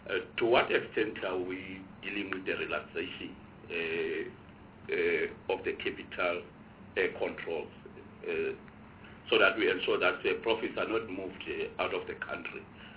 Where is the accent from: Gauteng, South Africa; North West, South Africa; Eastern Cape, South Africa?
Eastern Cape, South Africa; I'm from the Eastern Cape. For years, we've been talking about the Umzimvu project.